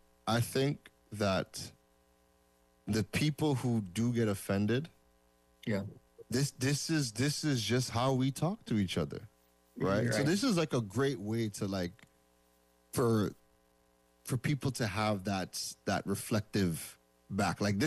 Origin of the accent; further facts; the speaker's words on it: Canada; also born or lived in Trinidad; yes, I'm born in Trinidad, but I grew up in Canada, right?